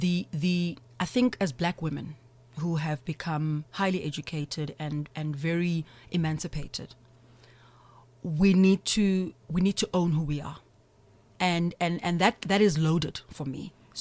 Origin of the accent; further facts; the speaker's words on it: Umlazi, KwaZulu-Natal, South Africa; Growing up in Mlazi, I speak Zulu fluently, and Tsonga and Zulu are both Nguni-based languages.